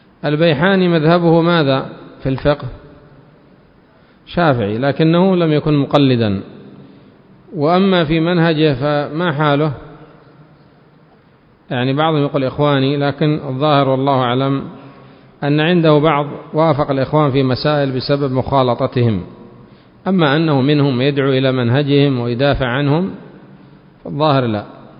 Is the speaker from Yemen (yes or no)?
yes; Yemen; مثلا عندنا في اليمن بعض الناس خارج اليمن نحن نحسن بهم الظن وندعو لهم